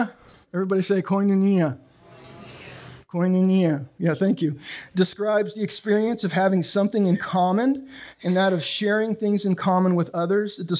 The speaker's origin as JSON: {"language": "English", "country": "Canada", "said": "And by the way, I don't vote because I'm Canadian and I'm going to keep it that way."}